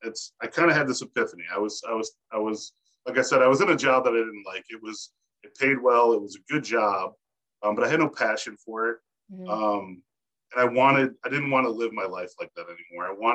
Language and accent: English; Chicago, Illinois, United States; also born or lived in Arizona; now in San Diego, United States; But I was born and raised in Chicago, north suburb of Chicago. And then my parents retired and we moved out to Arizona.